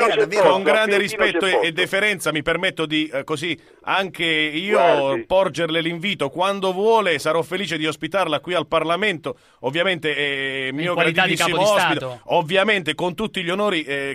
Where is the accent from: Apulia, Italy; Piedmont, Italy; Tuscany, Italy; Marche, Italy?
Apulia, Italy; perché purtroppo io sono pugliese